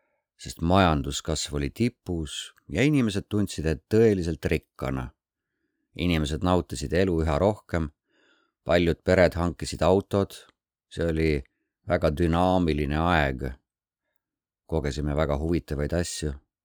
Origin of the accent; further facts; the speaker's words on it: Jeonju, North Jeolla, South Korea; Estonian is a second language; now in Estonia; ning ma tulin siia Lõuna-Koreast. Mu kodulinn Jeonju asub lõunas ning ta on umbes sama suur kui Tallinn, kuigi Koreas peetakse seda pigem väikseks.